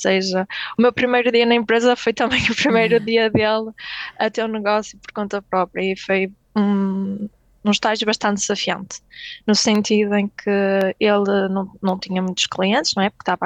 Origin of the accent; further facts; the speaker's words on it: Braga, Norte, Portugal; E como eu moro em Braga, como eu sou de Braga